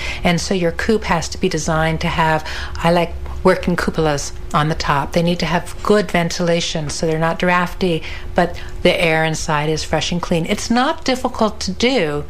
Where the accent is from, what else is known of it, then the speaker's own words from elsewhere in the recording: New England, United States; I come from New England, where we also have major storms and a lot of snow and ice